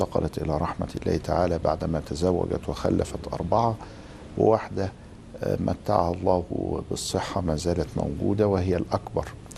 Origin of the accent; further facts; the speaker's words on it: Beni Suef, Beni Suef Governorate, Egypt; born there; يعني قبل قيام ثورة يوليو بحوالي 4 شهور. وولدت في مدينة بني سويف على بعد 120 كيلو جنوب القاهرة، يعني هي تعد من أوائل أو من محافظات الصعيد.